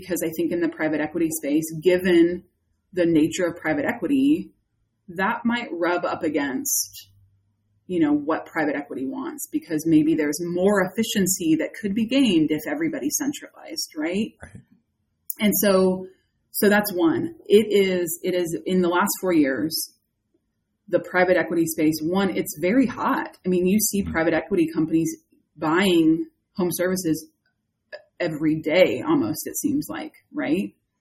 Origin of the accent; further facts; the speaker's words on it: California, United States; And I'm from California. I am a San Francisco Bay Area girl.